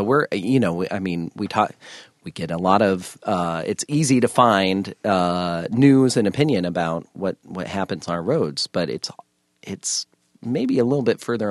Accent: Columbus, Ohio, United States; now in Iowa, United States; as a kid growing up in Columbus, Ohio, that I'd be living in that I'd be living in Iowa

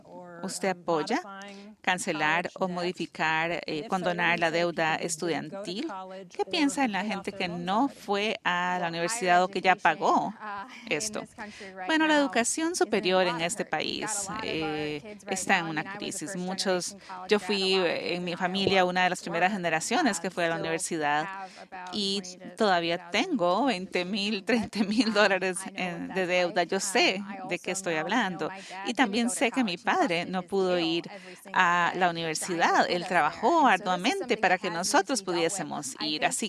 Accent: Sherrill, Iowa, United States; Yo crecí en Sherrill, más o menos a unos 20 minutos de Dubuque

